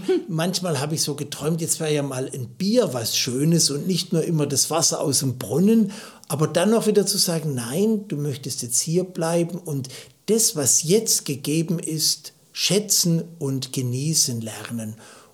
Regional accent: Baden-Württemberg, Germany; born there; now in Leipzig, Germany; Ja, ich bin in der Nähe von Heidelberg geboren und lebe seit 21 Jahren in Leipzig. Ich gehöre zu einer ganz kleinen christlichen Gemeinschaft. Ich bin von Beruf katholischer Priester

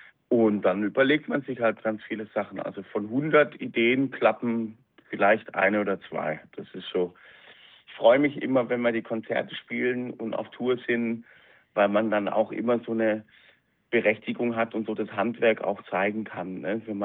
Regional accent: West Germany, Germany; ich überhaupt als Wessi überhaupt nicht so auf dem Schirm hatte

